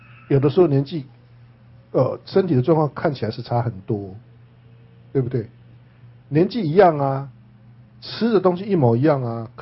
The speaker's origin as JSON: {"language": "Chinese", "country": "Taiwan", "said": "尤其我们台湾人有一阵子很喜欢到中国道去换肝啊换肾啊"}